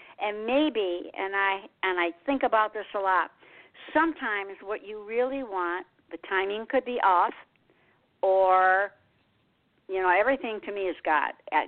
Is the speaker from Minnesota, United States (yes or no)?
no; Detroit, Michigan, United States; Usually it's the oldies, because I'm from Motown. Mm-hmm. I'm from Detroit